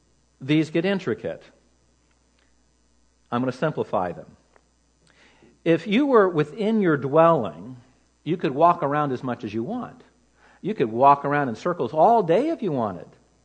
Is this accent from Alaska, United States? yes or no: no; Los Angeles, California, United States; I know growing up in Los Angeles, there were sections where Jewish people congregated if there was a good synagogue there